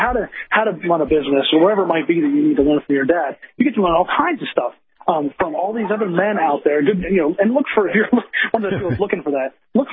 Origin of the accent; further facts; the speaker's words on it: Pennsylvania, United States; Well, I grew up in Pennsylvania.